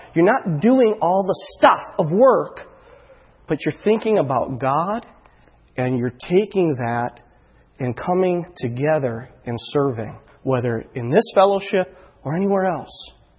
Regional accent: Chicago, Illinois, United States; You guys probably know I'm from Chicago. I enjoy the Bears.

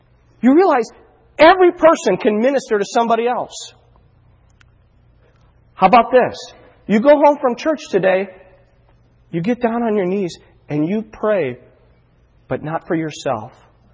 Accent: Chicago, Illinois, United States; You guys probably know I'm from Chicago. I enjoy the Bears.

